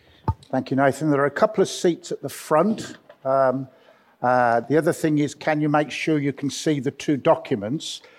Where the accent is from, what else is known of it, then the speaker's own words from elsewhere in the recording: Birmingham, West Midlands, United Kingdom; you'll know that I come from Birmingham.